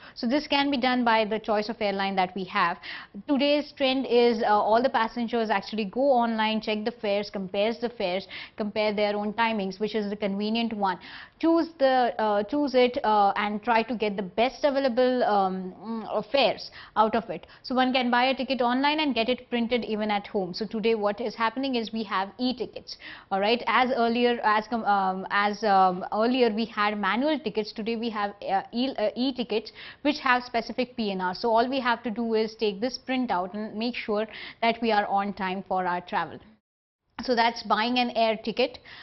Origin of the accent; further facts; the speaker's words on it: India; So if I as an Indian want to go to a country like USA, the sets of rules for an Indian to visit USA would be different.